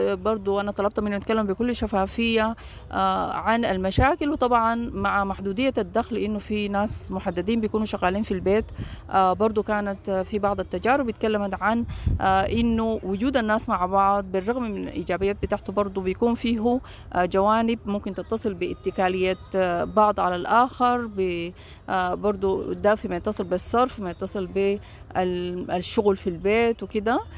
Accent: Sudan; فهل نحن كسودانيين وسودانيين قادرين نكون كلنا سوا؟

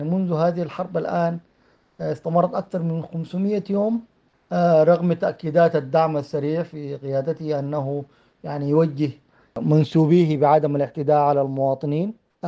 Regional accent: Sudan; وبالتالي الآن نحن كسودانيين نطالب أن يمدد لهذه اللجنة

